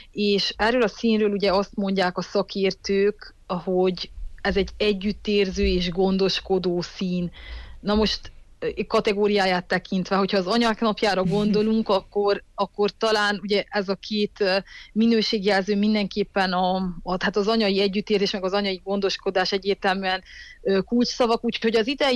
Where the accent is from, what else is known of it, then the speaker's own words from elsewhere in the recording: Székely Land, Romania; Természetes módon azért indul ez Székelyföldről, hiszen ugye mi is székelyföldiek vagyunk